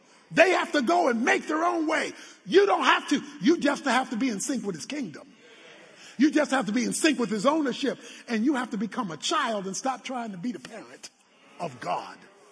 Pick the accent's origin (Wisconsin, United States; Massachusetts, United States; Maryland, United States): Maryland, United States; Baltimore; Okay, you all know I'm from Baltimore, and we went months sometimes with my father not getting jobs, working on the waterfront.